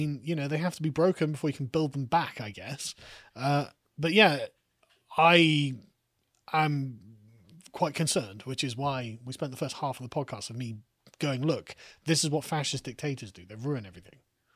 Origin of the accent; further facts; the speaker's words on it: United States; If given a few years, both the UK and France become more base than my home country of the US, I just have to ask how.